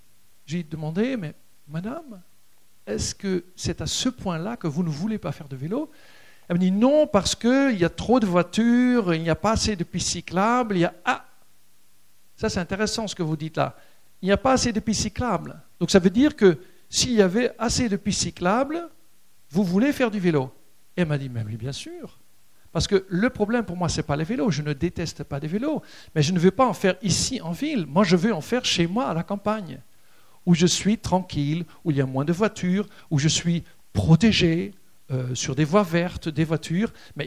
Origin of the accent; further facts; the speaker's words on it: Netherlands; now in France; je suis franco-néerlandais, j'ai grandi aux Pays-Bas, au paradis du vélo, où quasiment tout le monde fait du vélo